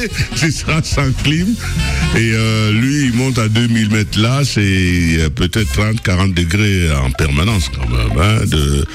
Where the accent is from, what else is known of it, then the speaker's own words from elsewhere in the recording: Douala, Littoral, Cameroon; moved away; mon bel oncle, quand j'étais jeune à Douala, il pratiquait les courses de vélo à l'époque.